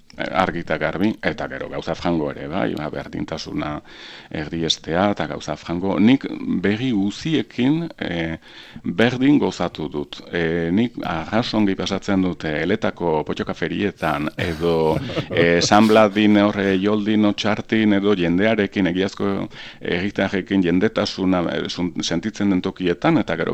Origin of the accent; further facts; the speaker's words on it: Saint-Pée-sur-Nivelle, Nouvelle-Aquitaine, France; also born or lived in Saint-Jean-de-Luz; ni senpertarra naiz, Amazkaindarran, eta Donibane Lohizunen sortu nintzen ospitala maizen, baina nien naiz iparraldekoa sentitzen, Euskal Herri osokoa baizik, zeren amatxi Nafarra baizen, Arantzan eta Iruñan eta denetan ditugu senideak